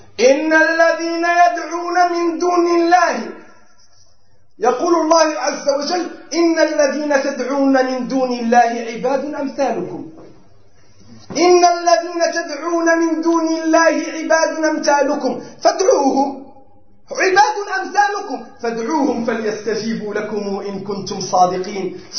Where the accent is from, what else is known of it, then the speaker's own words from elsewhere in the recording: Morocco; احنا عندنا في المغرب والله يقولون حج الفقير، حج الفقير